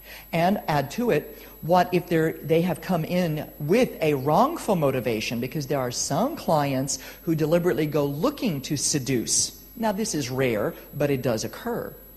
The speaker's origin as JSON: {"language": "English", "country": "United States", "said": "I'm from America, land of litigation."}